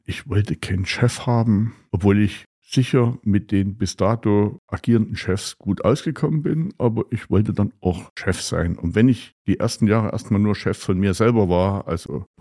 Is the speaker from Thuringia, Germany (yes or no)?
yes; Gera, Thuringia, Germany; ich bin in Gera geboren, Familie in der dritten Generation, reine Gersche und in dem Sinne hier verwurzelt, Urgestein.